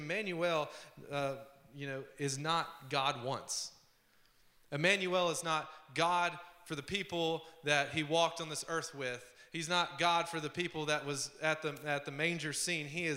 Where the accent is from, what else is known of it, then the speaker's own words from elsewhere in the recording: Dallas, Texas, United States; at my church that I grew up in Dallas